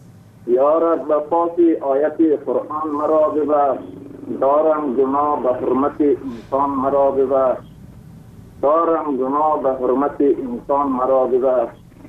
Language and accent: Persian; Baghlan, Afghanistan; خودم از بغلان هستم، وزیفه این در پکتیکا هست.